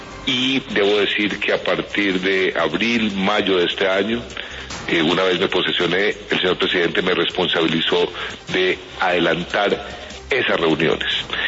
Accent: Colombia; acercándonos como colombianos a la figura de su santidad.

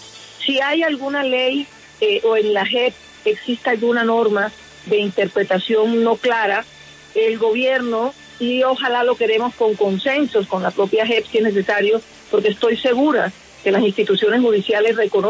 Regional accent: Barranquilla, Atlántico, Colombia; mi querida amiga, la es de Pasto y yo soy de Barranquilla.

